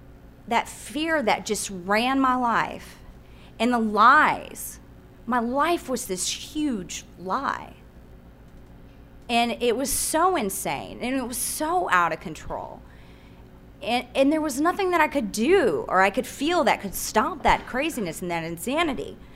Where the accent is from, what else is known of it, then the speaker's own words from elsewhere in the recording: Houston, Texas, United States; Oh, and by the way, I was born and raised in Houston.